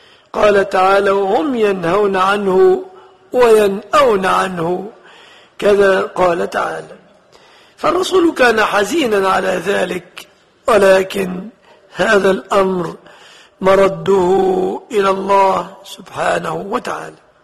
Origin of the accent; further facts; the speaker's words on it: Egypt; وفي بلادنا مصر ها هي الأهرامات شاهدة على أهلها بذلك